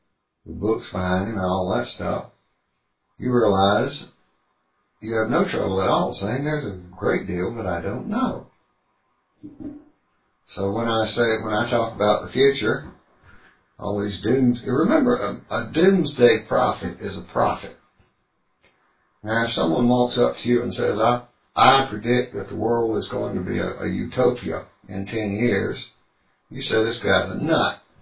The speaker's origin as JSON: {"language": "English", "town": "Pontiac", "region": "South Carolina", "country": "United States", "tie": "born or raised there", "said": "Now, I was raised in Pontiac, South Carolina."}